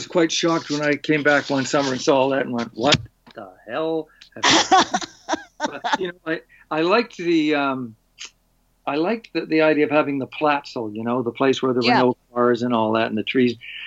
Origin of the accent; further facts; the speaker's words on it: Kimberley, British Columbia, Canada; moved away as an adult; also born or lived in Calgary / Vancouver; Yeah, born in Kimberley. Lived there till I was 18. And then I headed to Calgary.